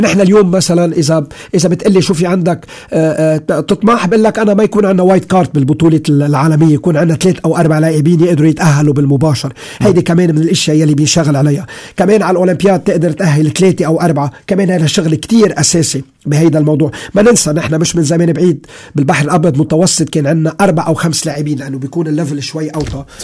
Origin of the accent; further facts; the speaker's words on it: Syria; نحن كل سوري بالسنين الماضيه الاربع سنين الماضيه